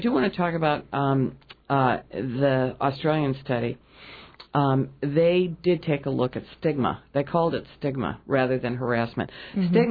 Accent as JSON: {"language": "English", "town": "Chicago", "region": "Illinois", "country": "United States", "also_born_or_lived": "Seattle", "lives_now": "Juneau, United States", "said": "When I was moving from Seattle to Juneau, one of my closest girlfriends just rolled her eyes, because I'm from Chicago, okay?"}